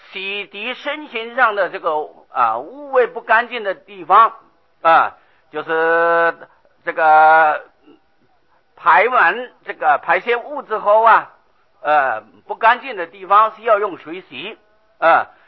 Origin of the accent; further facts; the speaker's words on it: Shitoushan, Miaoli County, Taiwan; 狮头山啊，我从小住在狮头山。